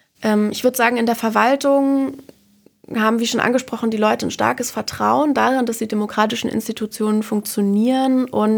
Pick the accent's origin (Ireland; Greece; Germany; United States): Germany; Eisenach, Thuringia; Ich komme selbst aus Thüringen, ich wurde in Eisenach geboren.